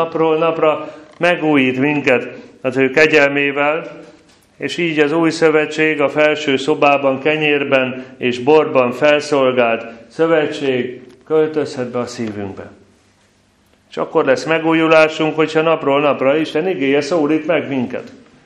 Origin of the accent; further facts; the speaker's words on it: Pécs, Baranya, Hungary; born there; aki a világhírű szívcentrumot hozta létre szülővárosomban